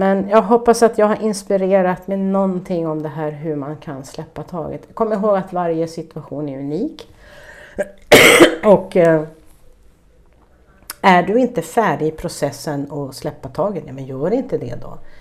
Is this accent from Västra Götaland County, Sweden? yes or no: no; Stockholm, Stockholm County, Sweden; Jag menar, jag är uppvuxen i Stockholm.